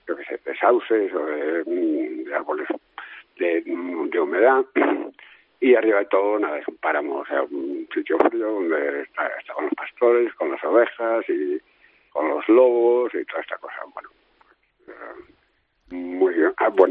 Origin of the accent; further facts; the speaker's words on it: Galicia, Spain; yo es que además vengo de Galicia